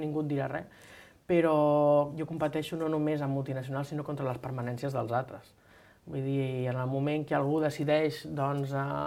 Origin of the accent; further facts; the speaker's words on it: Catalonia, Spain; Evidentment, som catalans, parlem en català